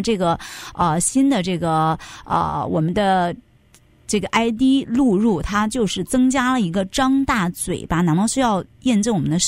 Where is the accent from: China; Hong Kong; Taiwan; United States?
United States; California; 这个加州不仅是美国最大的州之一，也是我们的家乡